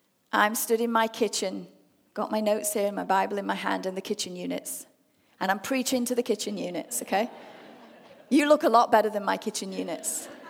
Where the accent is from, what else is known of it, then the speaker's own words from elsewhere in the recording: England, United Kingdom; we're both English, and we were both married to stubborn Englishmen who just would not accept Jesus.